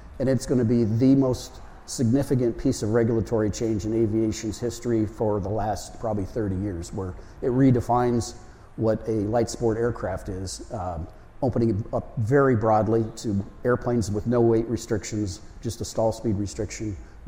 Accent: California, United States; I was from Southern California. Don't hold that against me. I'm now a Midwesterner.

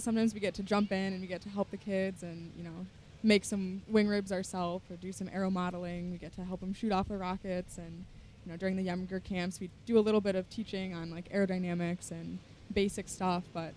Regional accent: Sycamore, Illinois, United States; I'm from Sycamore, Illinois, so not too far away, but about 3 hours south of here.

